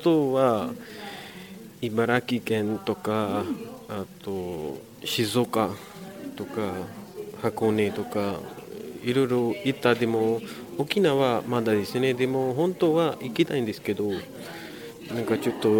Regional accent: Pakistan; Japanese is a second language; now in Japan; パキスタンから来ました。

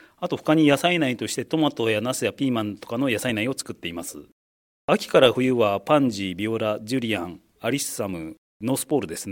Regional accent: Isehara, Kanagawa, Japan; moved away as an adult; 自分はもともと伊勢原の出身であって、17年前に結婚してこちらに来ました。

